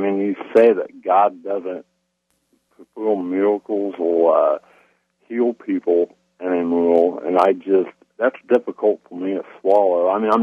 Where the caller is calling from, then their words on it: Huntington, Indiana, United States; No, I'm from Huntington, Indiana.